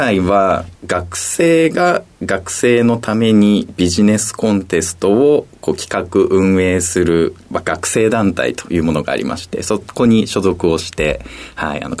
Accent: Ogawa, Saitama, Japan; 埼玉県の小川町になります。めちゃくちゃ田舎でして、家の前が沼でその奥が山というような形でございました。

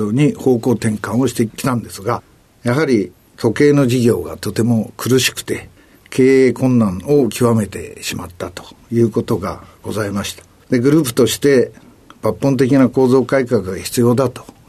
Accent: Urasa, Niigata, Japan; 新潟県の浦佐という田舎町でございます。

